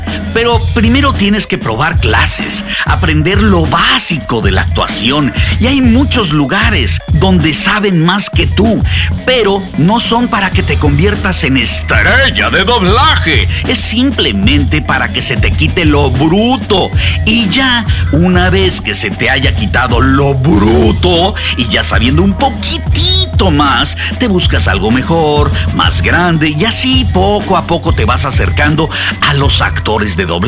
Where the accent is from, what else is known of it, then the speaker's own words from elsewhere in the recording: Mexico City, Mexico; now in Hollywood, United States; Yo soy chilango y dejé la comodidad de mi hogar y de mi ciudad y a mis amistades y familiares para irme hace 30 años a Hollywood.